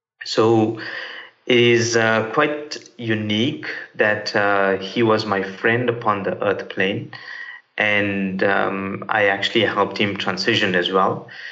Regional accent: Durban, KwaZulu-Natal, South Africa; from Durban, South Africa, 43 years old

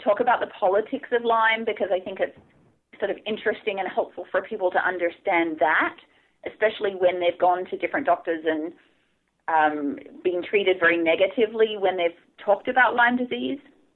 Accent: Australia; as you know, I came from Australia

